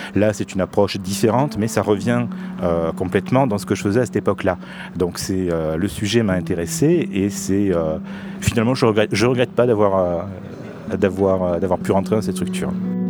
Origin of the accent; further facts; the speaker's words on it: Marseille, Provence-Alpes-Côte d'Azur, France; J'ai continué sur Marseille, je suis marseillais d'origine. Donc je suis revenu tout naturellement à ma ville.